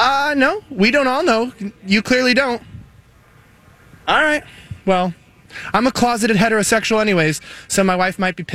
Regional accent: United States; I'm from America, and I'm not offended if people call this a-hole.

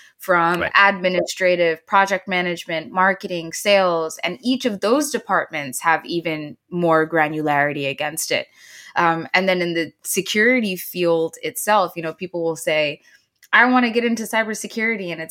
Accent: New York City, New York, United States; also born or lived in Bangladesh; I'm originally from Bangladesh and grew up in Queens, New York City, and then kind of moved around and whatnot.

